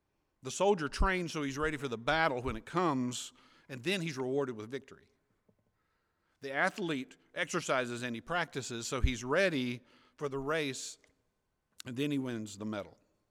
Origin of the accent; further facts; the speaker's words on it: Florida, United States; I grew up in Suwanee County. We know. I know hardworking farmers.